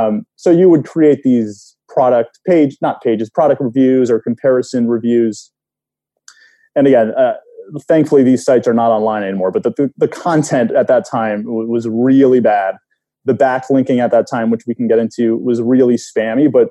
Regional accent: Connecticut, United States; now in New York, United States; Yeah, I am originally from Connecticut. I grew up in Connecticut. I went to college in Rhode Island, and then I moved to New York, where I live right now with my wife and two young kids.

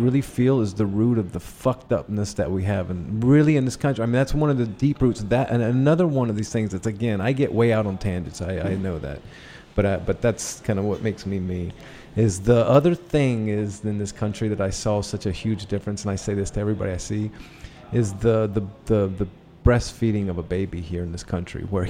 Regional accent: United States; I mean, I am an American and born here, raised here in different parts of the U.S.

